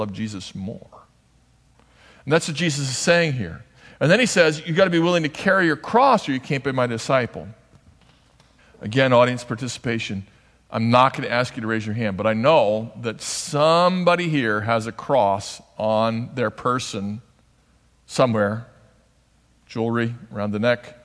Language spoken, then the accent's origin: English; United States; And I'm not bragging. I'm just admitting that I'm an American.